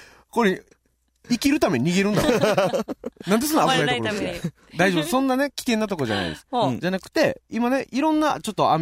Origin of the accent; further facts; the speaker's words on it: Okinawa, Japan; 自分のことを知ってほしいということで、自分の地元をちょっと中心にね、紹介していこうかなと、